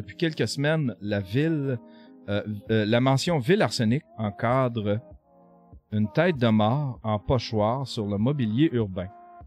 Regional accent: Rouyn-Noranda, Quebec, Canada; Qu'est-ce qui se passe à Rouyn-Noranda? C'est ma ville natale.

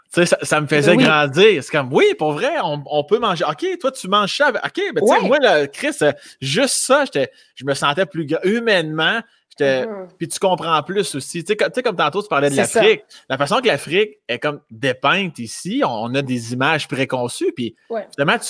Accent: Laurier-Station, Quebec, Canada; Mais il n'y a rien qui va m'enlever, mon Laurier Station.

